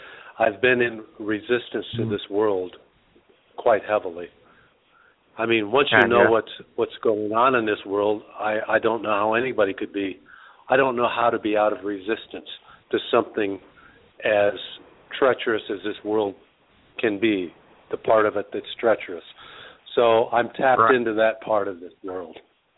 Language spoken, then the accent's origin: English; Austin, Texas, United States; from Austin, Texas.